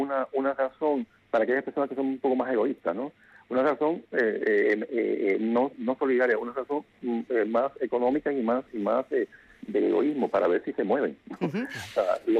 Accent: Cuba; porque fíjate que estoy hablando egoístamente, como europeo, bueno, europeo de adopción, porque yo realmente soy cubano, como persona que vive en Europa, en el primer mundo

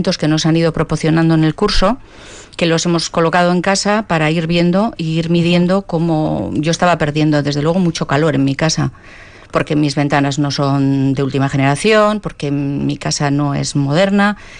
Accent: Eibar, Basque Country, Spain; Yo no soy de Vitoria, soy de Eibar y realmente no conocía Vitoria en esta dimensión

